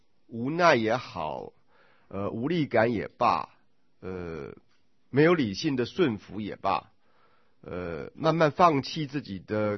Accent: China; 再加上我们中国人就背着5000年的那个儒家的包袱啊

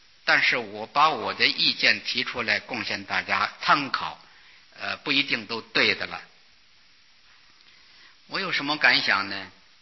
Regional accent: China; 我们是中国人，

